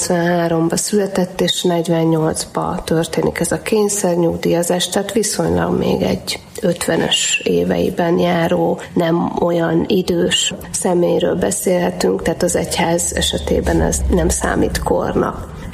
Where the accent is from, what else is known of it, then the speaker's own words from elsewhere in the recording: Somogy, Hungary; ugye somogyiaknak minden, ami kicsit magasabb, az hegy, én is somogyi vagyok